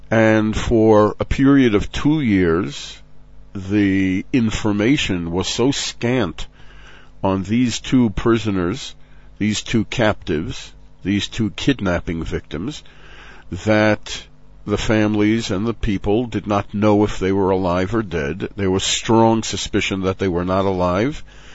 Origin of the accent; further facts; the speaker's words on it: United States; born there; since I was born in the States and don't need citizenship papers